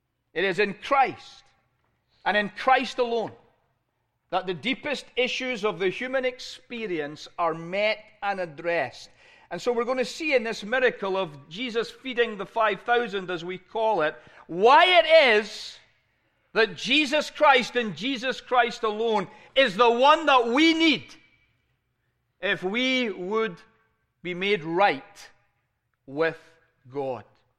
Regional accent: Scotland, United Kingdom; When I was growing up in Scotland, I would attend Sunday school.

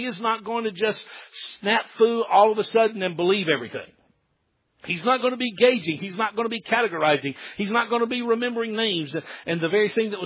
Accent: the South, United States; I'm a Southerner. I'm not mocking them.

